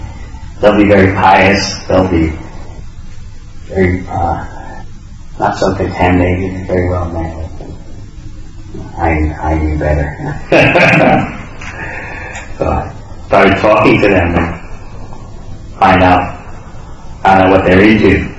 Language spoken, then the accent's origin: English; London, United Kingdom; That's where our parents and grandparents are from. We're from East London, we don't worry about India.